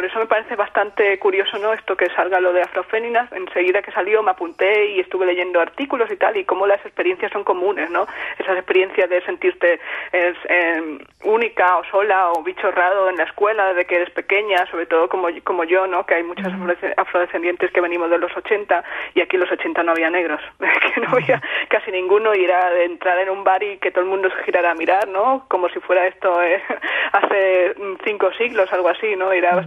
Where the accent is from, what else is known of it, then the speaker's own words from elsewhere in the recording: Spain; somos profesionales, no somos hijas de inmigrantes, pero somos españolas y españoles, y yo me siento española más que de cualquier otra parte.